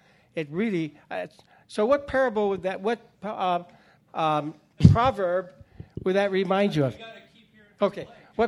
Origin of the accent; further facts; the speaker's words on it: Los Gatos, California, United States; Well, I grew up in Los Gatos, California.